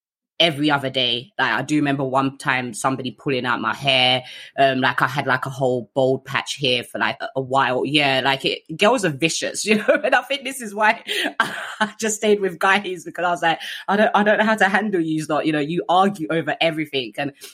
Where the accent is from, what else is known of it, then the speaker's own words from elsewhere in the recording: London, United Kingdom; I grew up in Southeast London with my family